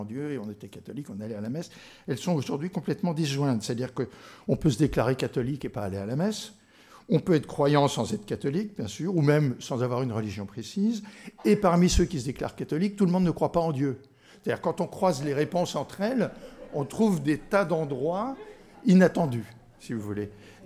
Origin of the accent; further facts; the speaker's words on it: Bar-le-Duc, Grand Est, France; Moi, si vous me demandez d'où je suis, je dis que je suis Lorrain, je suis né à Bar-le-Duc.